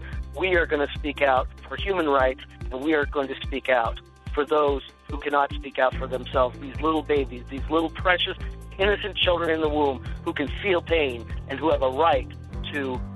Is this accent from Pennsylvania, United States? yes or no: yes; Pennsylvania, United States; But, oh, yeah, that's my home state.